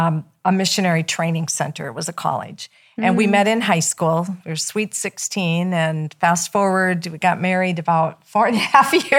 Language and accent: English; North Dakota, United States; And our vision has always been to, because I'm from North Dakota.